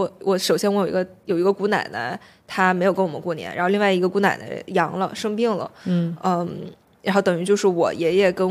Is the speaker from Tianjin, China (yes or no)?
yes; Tianjin, China; 对，我是天津的。然后大家都不觉得我像天津人，就只要我不说话，他们都觉得我像个南方姑娘。